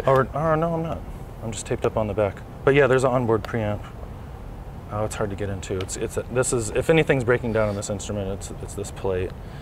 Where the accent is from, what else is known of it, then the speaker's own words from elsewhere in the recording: United Kingdom; I'm Scottish, English.